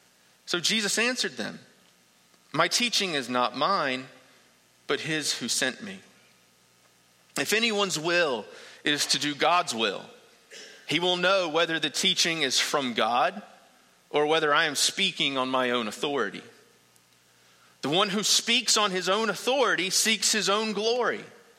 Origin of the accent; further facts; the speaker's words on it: North Carolina, United States; I'm like, dude, I moved here like 3 months ago. I'm from North Carolina.